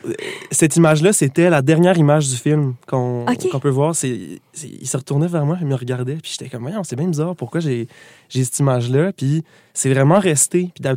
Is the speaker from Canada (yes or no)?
yes; Gatineau, Quebec, Canada; now in Montreal, Canada; bon, je viens de Gatineau, je l'ai dit, mais je l'aurais dit, j'en suis très fier, mais je viens de Gatineau. Là, j'ai déménagé à Montréal, ça va faire 3 ans bientôt que j'habite ici.